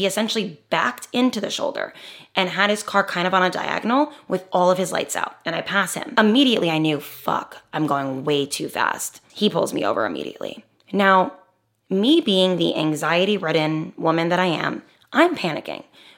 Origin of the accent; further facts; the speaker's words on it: New Jersey, United States; I am from New Jersey. I am a New Jersey driver.